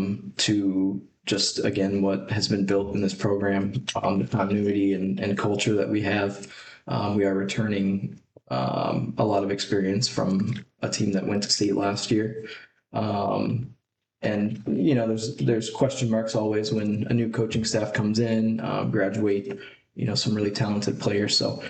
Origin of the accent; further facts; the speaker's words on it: Ankeny, Iowa, United States; growing up in Ankeny, I love the community. I love the soccer community here. And my wife and I, with this opportunity coming up, just felt like now was the right time to make the move back.